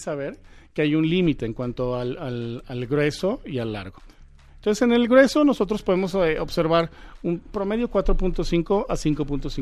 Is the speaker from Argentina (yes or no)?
no; Mexico; Para todos nosotros como mexicanos, pues es importante el largo